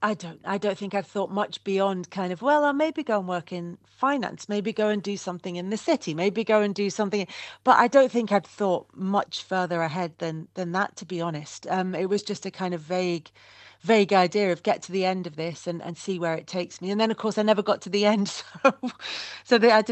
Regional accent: Southport, North West England, United Kingdom; I feel like I'm Scottish, but also a bit Scouse from that air. But then I'm Southport, so I can't be properly Scouse.

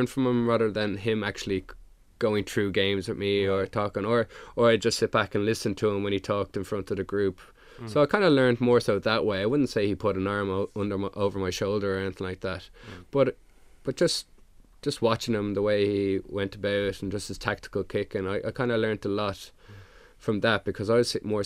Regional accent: Howth, County Dublin, Ireland; Yeah, I'm from Howth.

